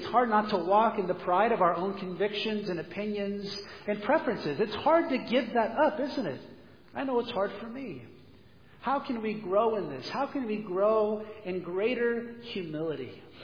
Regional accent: United States; I'm American, so I could talk about the States a little bit.

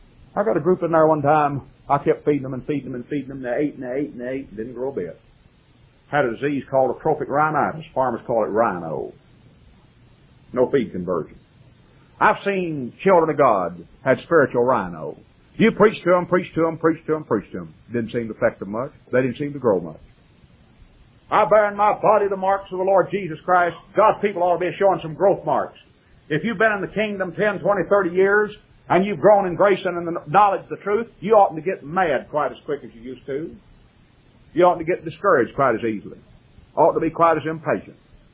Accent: Graham, Texas, United States; My hometown flooded in 1978. I could take you to Graham, Texas right now and show you on buildings over there

